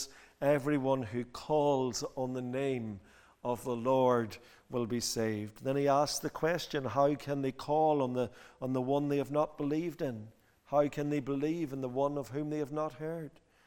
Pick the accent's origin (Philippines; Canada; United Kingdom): United Kingdom; Northern Ireland; When I was growing up, I grew up in County Fermanagh, which is a county where we've got two lakes, and it's well known for fishing.